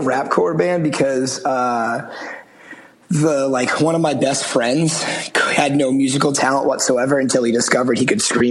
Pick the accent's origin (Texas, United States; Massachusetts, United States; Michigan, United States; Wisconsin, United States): Massachusetts, United States; And, you know, I grew up outside of Boston.